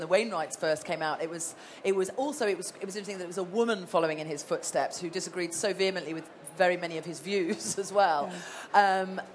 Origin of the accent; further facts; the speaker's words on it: Dublin, Leinster, Ireland; born there; but I was born in Dublin and I do walk a bit in Ireland, so there we go.